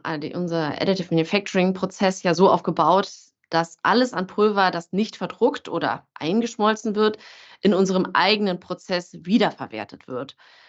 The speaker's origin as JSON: {"language": "German", "region": "Berlin", "country": "Germany", "tie": "born or raised there", "said": "als es mich zurück in meine Heimat Berlin zog"}